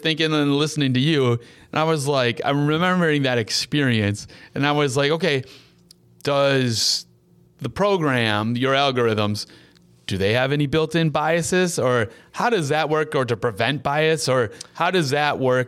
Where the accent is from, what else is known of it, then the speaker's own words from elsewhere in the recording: Midwest, United States; now in Las Vegas, United States; I'm coming from the Midwest, I'm down in Las Vegas, this is all brand new to me